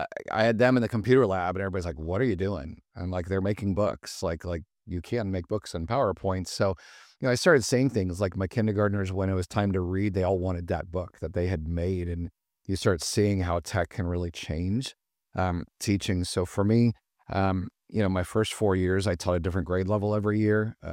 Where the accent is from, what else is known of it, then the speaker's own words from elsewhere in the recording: Mission Viejo, California, United States; also born or lived in Dallas, Texas; Born in Dallas, Texas, spent almost no time there at all. So really an Orange County kid, grew up in Mission Viejo.